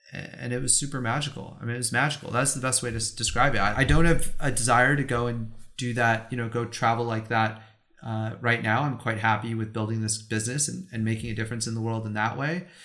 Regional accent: California, United States; I grew up in the Bay Area. I'd lived there my entire life, you know, except for a year in Washington, D.C.

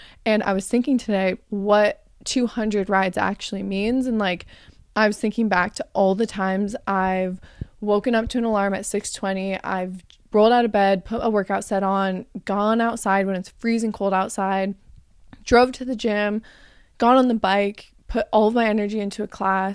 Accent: Arizona, United States; I grew up in Arizona, so it's extremely hot and you just don't really do much in the summertime in Arizona.

